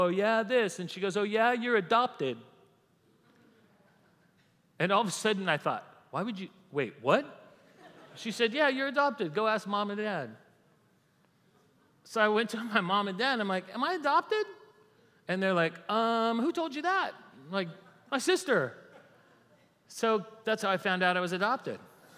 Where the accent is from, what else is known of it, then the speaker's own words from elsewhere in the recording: California, United States; Mountains are huge, right? I grew up in California, lots of mountains.